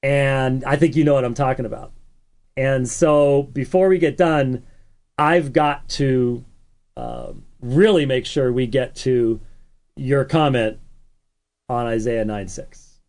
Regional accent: Scotland, United Kingdom; Now, being Scottish, yeah, being Scottish, I would be like, yeah

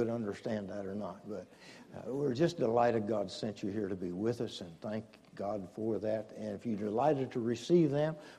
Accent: West Virginia, United States; Now, you understand, I'm from West Virginia. And I'm an old man, and my hearing's about gone

